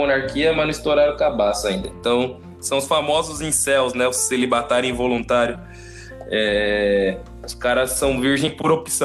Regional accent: Itapevi, São Paulo, Brazil; born there; lá na quebrada, lá em Itapevi, onde eu nasci

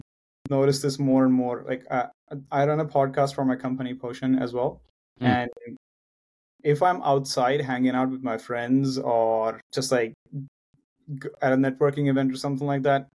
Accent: India; I grew up in India. My father worked for the government.

